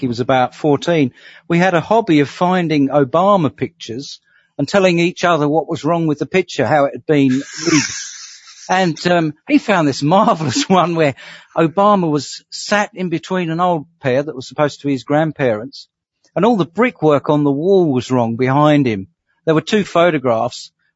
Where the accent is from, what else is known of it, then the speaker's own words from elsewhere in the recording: Australia; I mean, I'm just an Australian sitting in Australia on the internet